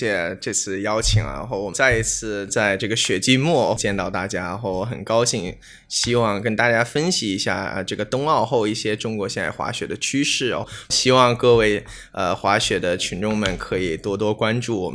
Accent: Canada; 其实因为我自己是加拿大出生长大的

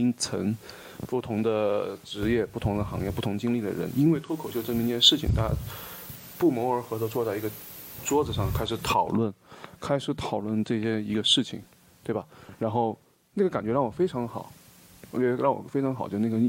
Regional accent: Sichuan, China; 突然听到我是一个四川人开始哈哈开始大笑

